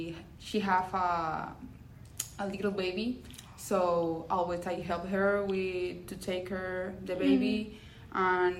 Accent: Venezuela; also born or lived in Spain; now in United States; Okay. I'm from Venezuela, but I was living in Spain.

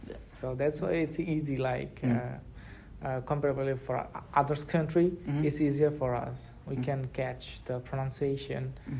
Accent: Bangladesh; now in United States; I'm from the Bangladesh. It's a hot country.

